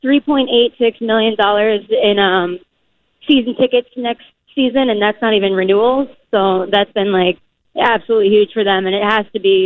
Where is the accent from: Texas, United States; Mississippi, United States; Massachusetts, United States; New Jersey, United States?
Massachusetts, United States; Boston; obviously, I'm coming from Boston, and I just can say that it's completely different.